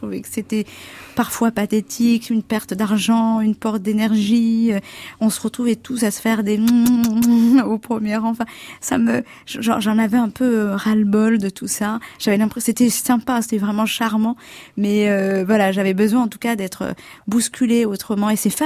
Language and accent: French; Comoros; born there; moi, je suis née aux Comores